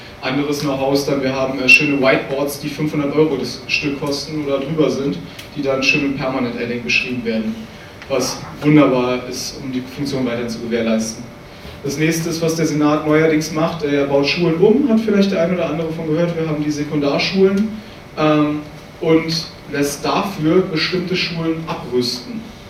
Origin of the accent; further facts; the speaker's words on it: Berlin, Germany; Ich komme aus Berlin, deswegen Berlin als Beispiel hier